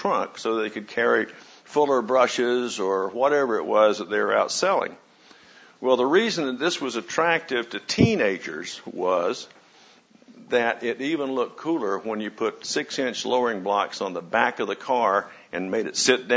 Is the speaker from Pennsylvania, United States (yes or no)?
no; North Carolina, United States; born there; I was born in North Carolina in 1938, and I was born into a marriage that was already deteriorating rapidly. My mother was only 18 years old when she married. She had me at age 19.